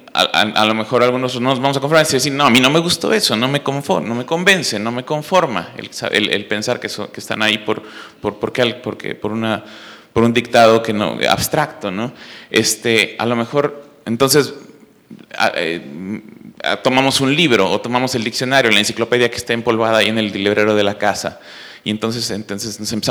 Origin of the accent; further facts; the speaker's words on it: Mexico City, Mexico; Yo siendo nací en el Distrito Federal, en lo que es la Ciudad de México, y entonces a mí las estrellas era algo que veía yo en la televisión cuando era muy pequeño